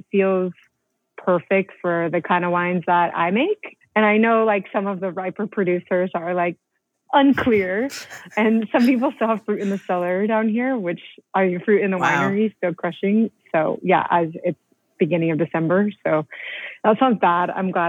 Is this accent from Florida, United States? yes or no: no; Modesto, California, United States; So I grew up in Modesto, California, in the proper suburbs. my mom still lives there.